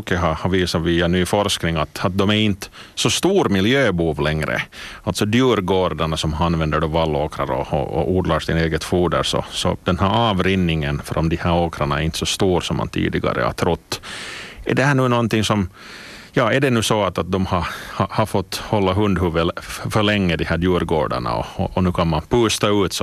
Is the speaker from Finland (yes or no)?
yes; Uusimaa, Finland; now in Turku, Finland; en som är född och uppvuxen i Västnyland så håller jag förstås på kustbanan